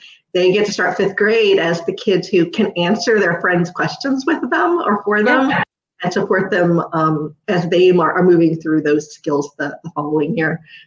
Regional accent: Fort Myers, Florida, United States; I grew up in Fort Myers, and so we had a lot of big cities kind of close to us

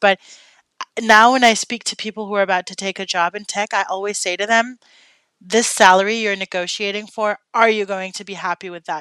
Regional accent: Denmark; Because as a Dane, you know, growing up in Denmark, we're very straight to the conversation.

